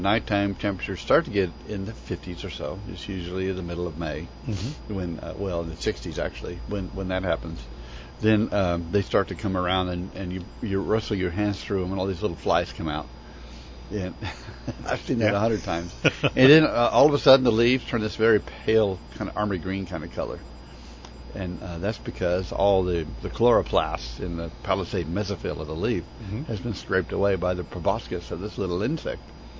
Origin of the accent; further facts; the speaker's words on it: Chicago, Illinois, United States; But when I'm here, as a kid growing up in Chicago, we had Rose of Sharon's, and they were very hardy up there, too.